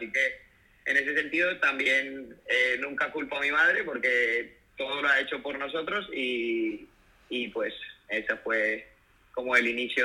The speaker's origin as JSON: {"language": "Spanish", "country": "Colombia", "tie": "born there", "said": "nací en Colombia, tengo 29 años"}